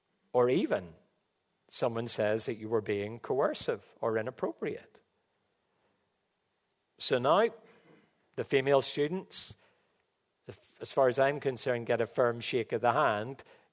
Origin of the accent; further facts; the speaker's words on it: Dublin, Leinster, Ireland; moved away as an adult; now in Australia; I'm from Ireland, lived in Dublin for 12 years before we moved to Australia in 2012.